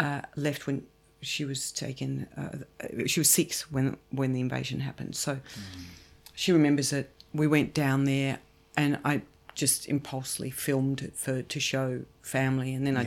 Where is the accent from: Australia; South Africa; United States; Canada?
Australia; Adelaide, South Australia; I mean, we grew up in Adelaide.